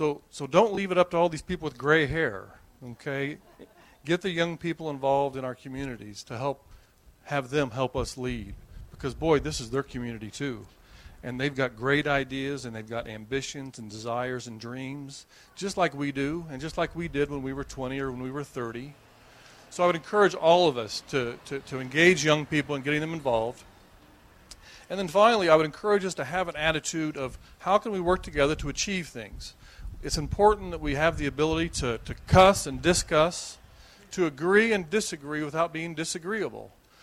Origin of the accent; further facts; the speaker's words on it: Washington, United States; if I take my state senate hat off and I put my Washingtonian hat on again, I was away from Washington for about 20 years. And 17 years ago, in the year 2000, my wife and I decided to come back here to raise our children. And we came back here because this was home.